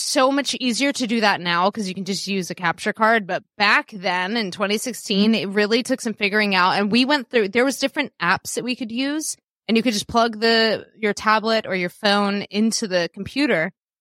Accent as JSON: {"language": "English", "town": "Washington", "region": "District of Columbia", "country": "United States", "said": "I'm from the Washington, D.C. area, so if anybody's from this area, you're most likely working for the government or you're a government contractor"}